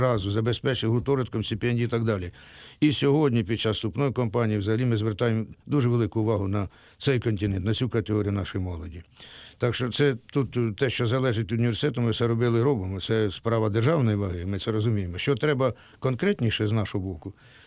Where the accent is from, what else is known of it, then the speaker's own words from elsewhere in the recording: Myrhorod, Poltava Oblast, Ukraine; born there; я народився в Мироді, на Полтавщині, закінчив технікум